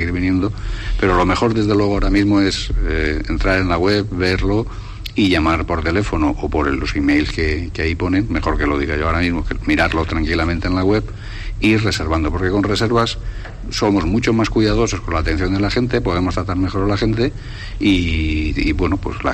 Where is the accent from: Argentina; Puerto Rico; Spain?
Spain; Sant Jordi, Valencian Community; estamos en Sant Jordi, somos del pueblo de Sant Jordi